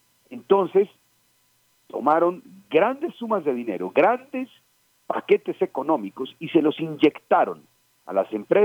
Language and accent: Spanish; Colombia; Miren, colombianos, qué generosos somos.